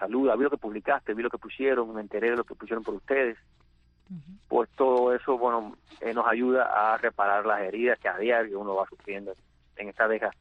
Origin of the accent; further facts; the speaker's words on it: Cuba; ser simples ciudadanos cubanos en esta isla